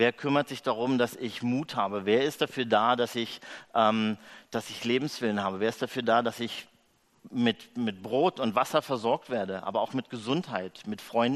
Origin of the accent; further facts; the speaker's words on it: Berlin, Germany; wo ich selber als Berliner würde ich sagen, mich auskotzen kann